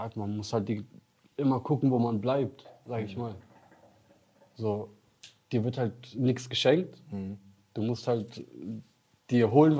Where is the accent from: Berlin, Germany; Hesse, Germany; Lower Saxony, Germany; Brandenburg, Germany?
Berlin, Germany; ich bin 28. Ich bin libanesischer Kurde. Mhm. So, geboren, so fast im Flüchtlingsheim, so kann man sagen. Dann sind wir nach Berlin, sehr, sehr früh. War ich noch 2 oder so.